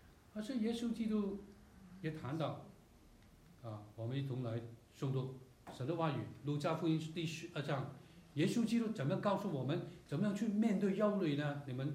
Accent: China; 我们中国人有句话，人无远虑必有什么近忧。

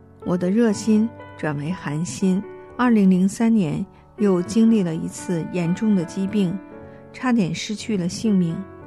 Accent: Hunan, China; moved away; 所以我很小的时候就在湖南家乡受洗归入主的名下，之后我一直向异国他乡迁移。

